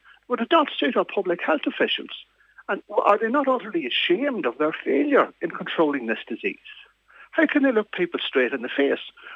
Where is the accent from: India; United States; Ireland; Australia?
Ireland; We are citizens. We are Irish citizens the same as anybody else.